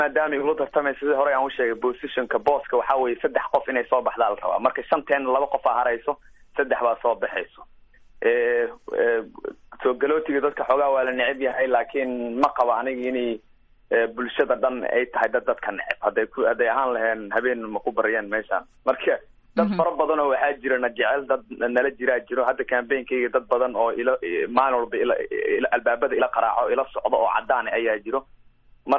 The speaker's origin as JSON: {"language": "Somali", "country": "Kenya", "tie": "born or raised there", "also_born_or_lived": "Somalia", "moved": "as an adult", "lives_now": "United States", "said": "Aniga waxaan ku dhashay Soomaaliya, laba sanaan oo jira ayaan waxaan usoo qaxnay qaxootiyada waaweyn ee ku yaallo Kenya, meeshaas oo aan ku noolaa ilaa 18 sano. Mareykanka waxaan soo galay 2009-kii"}